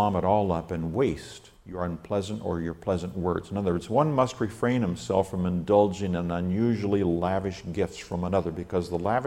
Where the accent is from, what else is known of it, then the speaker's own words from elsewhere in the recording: Nigeria; I was raised in Nigeria